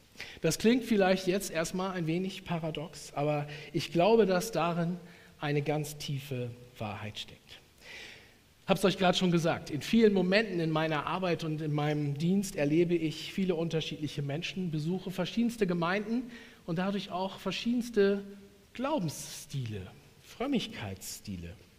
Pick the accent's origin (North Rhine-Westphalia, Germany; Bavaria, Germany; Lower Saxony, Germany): Lower Saxony, Germany; Emden; war davor Jugendpastor in Emden, also gar nicht so weit von hier, und komme auch gebürtig aus Emden. Also ich bin in Emden geboren, bin Emder Jung